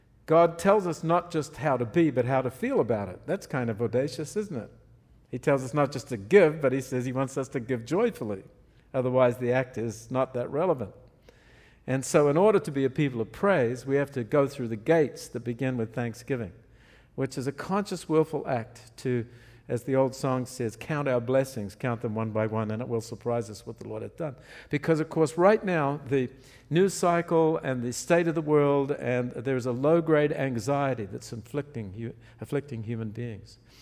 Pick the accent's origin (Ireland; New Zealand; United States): New Zealand; I'm a New Zealander. Our economy was not affected much by those things.